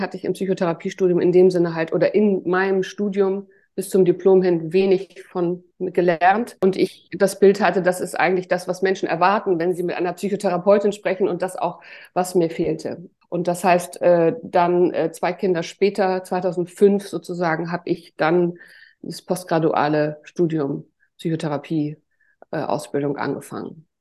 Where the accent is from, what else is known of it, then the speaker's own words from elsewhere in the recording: Hamburg, Germany; Ich komme aus Hamburg